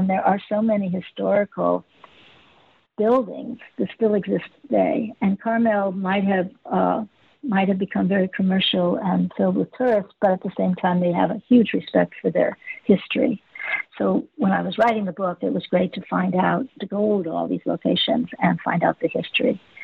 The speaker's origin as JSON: {"language": "English", "country": "Ireland", "said": "Rosie is a marvelous Irish character. I'm Irish, so I like having Rosie in the story."}